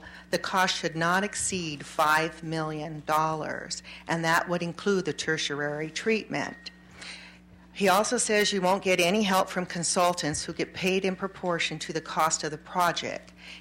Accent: Morro Bay, California, United States; No, I'm from Morro Bay.

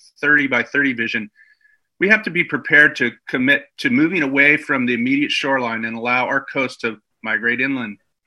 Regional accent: Dana Point, California, United States; this year by denying an over-engineered, under-mitigated seawall project at my beach, Strands Beach, in my hometown of Dana Point.

